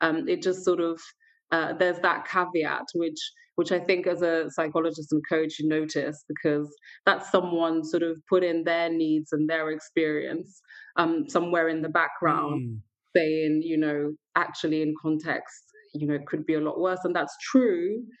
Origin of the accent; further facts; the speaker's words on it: Gambia; So I'm the eldest of six children. And, you know, I'm from the Gambia. It's a sort of African country.